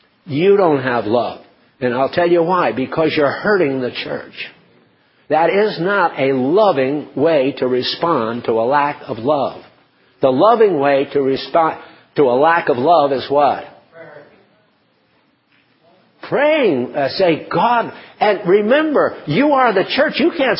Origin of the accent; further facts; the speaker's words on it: United States; I am guilty of slander and gossip and exercising my prerogative to talk as an American.